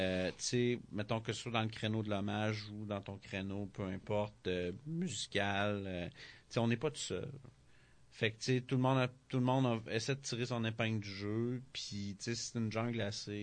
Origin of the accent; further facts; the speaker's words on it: Quebec City, Quebec, Canada; nous autres, on vient de Québec.